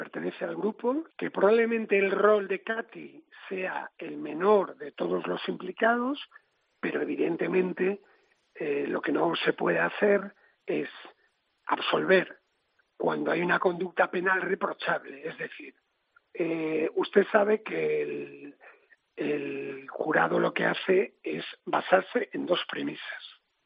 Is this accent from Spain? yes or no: yes; A Coruña, Galicia, Spain; Usted sabe que yo soy de La Coruña